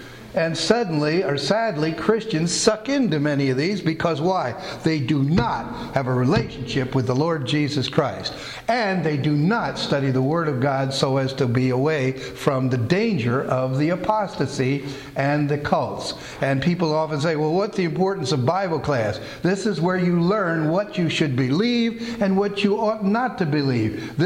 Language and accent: English; Pennsylvania, United States; moved away; That's where I was born. I moved from Pennsylvania a long time ago, but I'm certainly from my home, Pennsylvania.